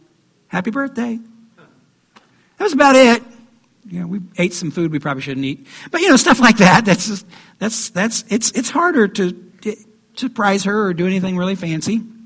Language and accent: English; Ohio, United States; We grew up in the Hocking Hills.